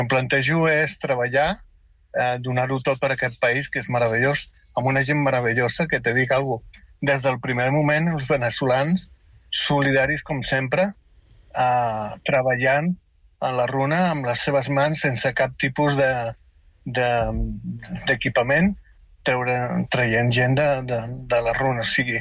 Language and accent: Catalan; Catalonia, Spain; born there; accent: South American; also born or lived in Venezuela; tinc un accent sud-americà. Me dono igual, jo m'estimo molt Catalunya, és la meva terra, és on vaig néixer, i m'estimo moltíssim Venezuela perquè és la terra que m'ho va donar tot.